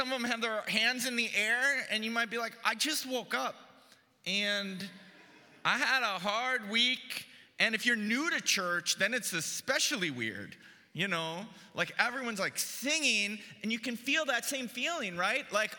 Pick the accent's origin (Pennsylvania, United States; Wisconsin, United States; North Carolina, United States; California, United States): Wisconsin, United States; So, of course, I'm from the United States, by the way, if you don't know, from Wisconsin.